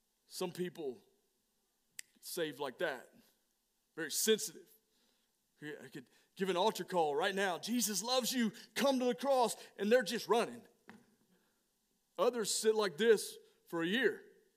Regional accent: Alabama, United States; I'm from Alabama, can you tell?

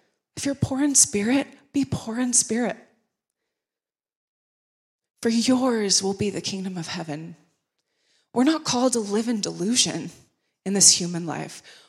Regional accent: North Carolina, United States; So I grew up, most of you know me, but I grew up in North Carolina, in the South, in America.

